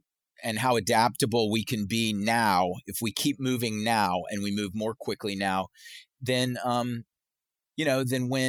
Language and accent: English; Charleston, South Carolina, United States; I grew up in Charleston, where they started the Civil War, and it's very racially divided economically.